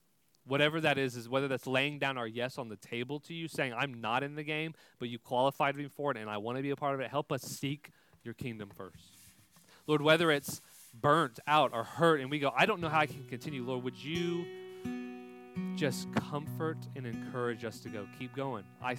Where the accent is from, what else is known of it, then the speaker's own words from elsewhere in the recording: Texas, United States; I grew up in Texas in a little 4-H town, saw a lot of fields and a lot of cows, but I never learned to farm, right?